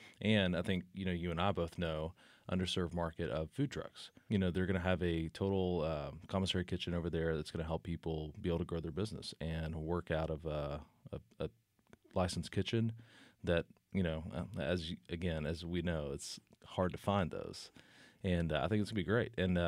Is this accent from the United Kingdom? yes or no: no; Georgia, United States; And chow chow, always pickling cabbage, something, you know, we grew up in Georgia doing.